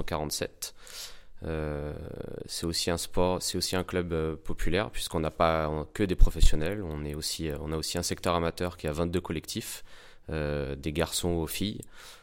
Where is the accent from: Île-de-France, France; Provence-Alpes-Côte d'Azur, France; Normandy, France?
Île-de-France, France; Ivry-sur-Seine; parce que moi j'ai grandi à Ivry, je suis né à Ivry, ma famille est ivrienne depuis très longtemps